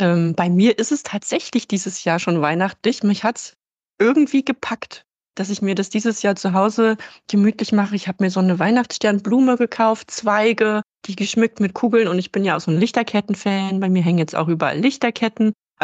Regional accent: Bavaria, Germany; als ich aufgewachsen bin in Bayern

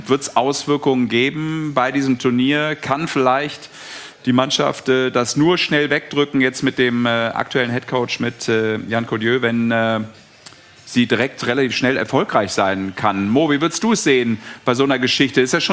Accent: Düsseldorf, North Rhine-Westphalia, Germany; Aber ich als Düsseldorfer darf das nochmal sagen.

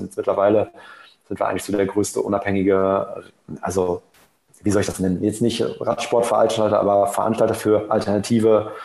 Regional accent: Münster, North Rhine-Westphalia, Germany; ich komme halt aus Münster

